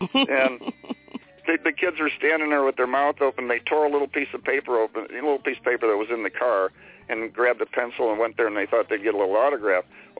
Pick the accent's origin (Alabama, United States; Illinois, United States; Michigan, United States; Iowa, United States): Illinois, United States; Chicago; I'm a boomer, born in 49, and I'm from Chicago, a suburb from Chicago